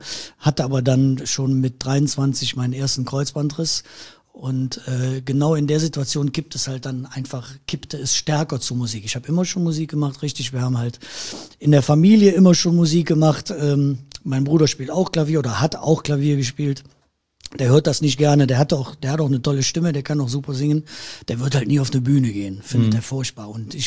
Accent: Erkelenz, North Rhine-Westphalia, Germany; Aber meine Heimat ist und bleibt Erkelenz.

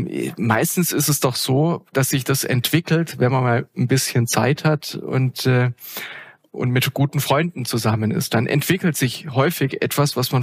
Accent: Baden-Württemberg, Germany; wir kommen aus Baden-Württemberg.

